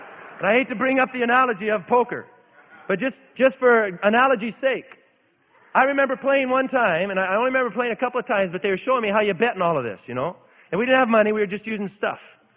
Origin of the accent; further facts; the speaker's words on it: Idaho, United States; Now, I grew up in Idaho, and we saw badgers, and you kept a safe distance from badgers.